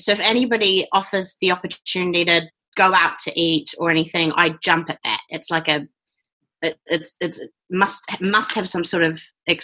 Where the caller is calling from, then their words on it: New Zealand; I'm in New Zealand, so I'm currently working.